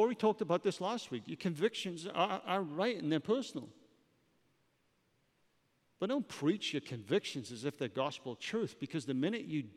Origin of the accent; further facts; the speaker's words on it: Wales, United Kingdom; But the reality is, what a lot of people don't understand is that I'm not English. I'm Welsh.